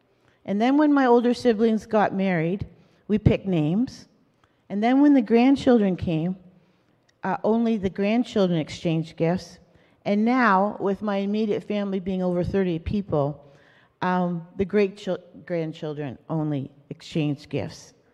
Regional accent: Scarborough, Ontario, Canada; growing up in Scarborough as a first-generation Canadian

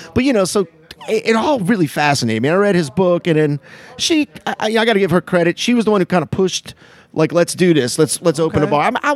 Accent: New Orleans, Louisiana, United States; And of course, you know, growing up in New Orleans, well, we know daiquiri is something else, right?

